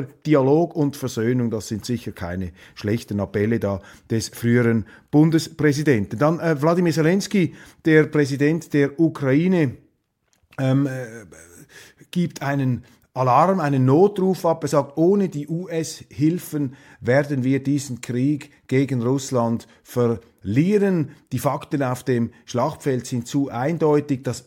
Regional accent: Switzerland; Ich weiß nicht, ob wir Schweizer befugt sind

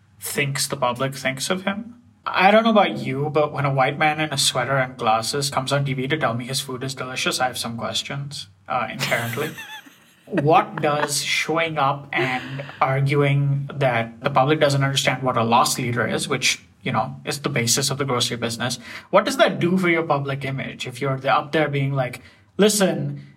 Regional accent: India; I grew up in India.

